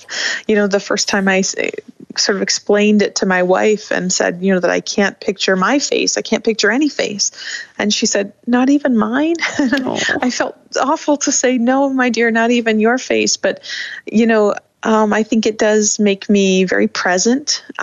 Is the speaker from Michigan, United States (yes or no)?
yes; Flint, Michigan, United States; So I think growing up in Flint kind of made me the right person to learn how to tell these stories.